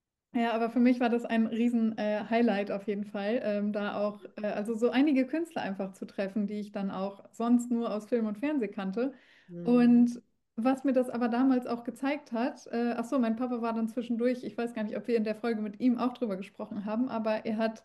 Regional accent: Paderborn, North Rhine-Westphalia, Germany; ich bin ja in Paderborn groß geworden, eine etwas kleinere Stadt, also jetzt im Vergleich zu Berlin und so weiter.

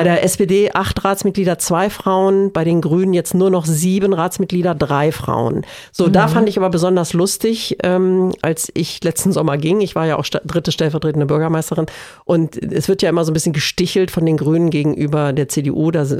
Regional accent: Lower Saxony, Germany; ich komme ja auch aus dem Raum Hannover. Da kennen wir das ja auch nicht.

